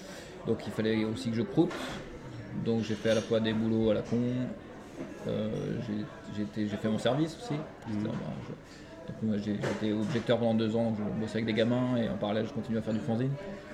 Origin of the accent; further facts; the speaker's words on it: Brittany, France; un taiseux comme on dit chez nous en Bretagne, quelqu'un qui parle pas beaucoup